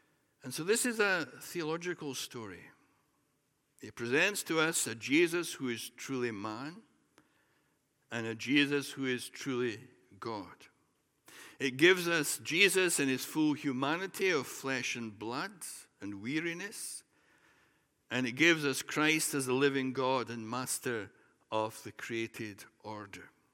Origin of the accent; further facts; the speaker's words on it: Scotland, United Kingdom; when I was a boy, I was brought up in the Borders near the town of Jedburgh. Now, the Borders then, and pretty much still now, was very much a rugby area.